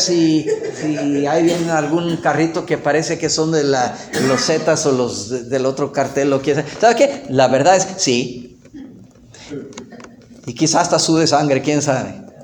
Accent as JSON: {"language": "Spanish", "region": "Mexico City", "country": "Mexico", "tie": "born or raised there", "said": "cuando era niño yo me crié ahí en la Ciudad de México, en la capital"}